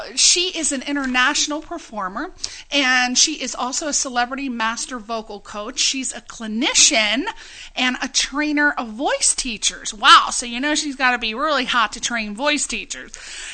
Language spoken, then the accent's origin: English; East Coast, United States; Anyway, I'm from the East Coast, so we know all about Jersey.